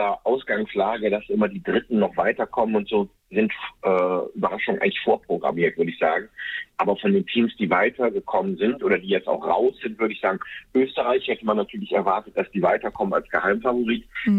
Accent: Germany; das ist jetzt schwierig als Deutscher da was zu sagen

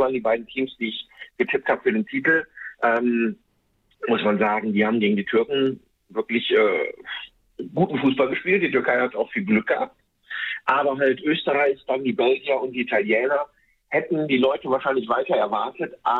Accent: Germany; das ist jetzt schwierig als Deutscher da was zu sagen

